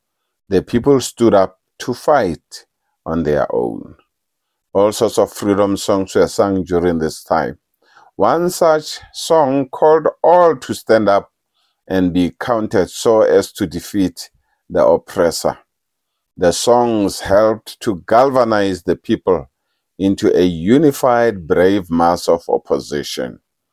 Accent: South Africa; Well, I'm a South African.

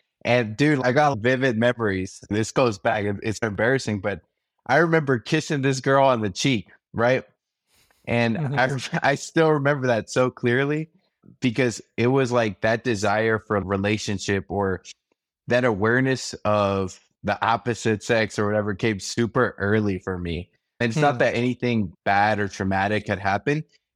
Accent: Arlington, Texas, United States; I grew up in Dallas area, mostly in Arlington, if people know that, in between Dallas, Fort Worth.

